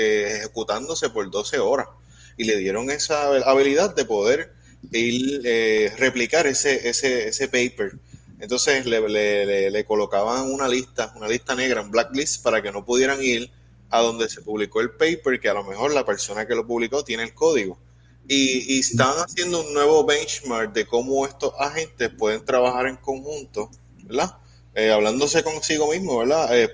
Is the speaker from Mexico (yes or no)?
no; Puerto Rico; perdonen mis anglicismos, yo soy de acá de Puerto Rico, los tengo.